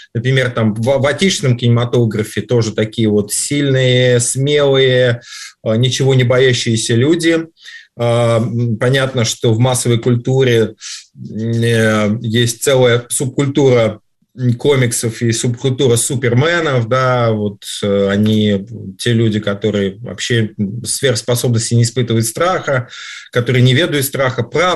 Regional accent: Moscow Oblast, Russia; Я, правда, Московская область, но все-таки считается, что мы из Москвы.

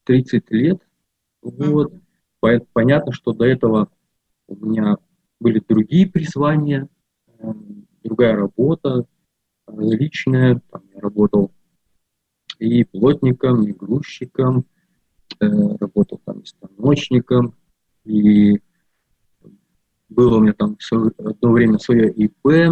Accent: Abakan, Khakassia, Russia; мой родной город, где я родился и проживал вот до там, 30 большим лет, город Абакан, Республика Хакасия, в Советском Союзе это был Красноярский край.

